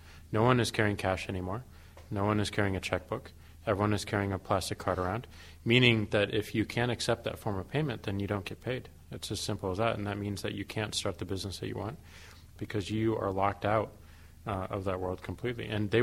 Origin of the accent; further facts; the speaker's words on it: St. Louis, Missouri, United States; I'm from St. Louis, and the school is not only a great engineering school in the Midwest